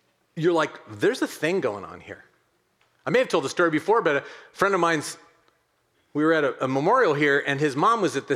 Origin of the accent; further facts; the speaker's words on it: Oakland, California, United States; I was born and bred in Oakland.